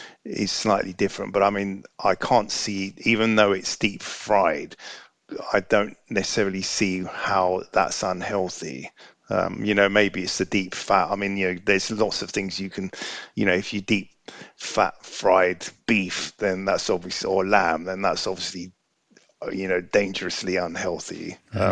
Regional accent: London, United Kingdom; when I was a child growing up in London

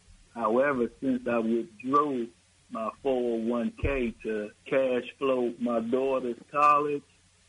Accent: Chicago, Illinois, United States; I just have a thing about supporting people from Chicago, because I'm from Chicago.

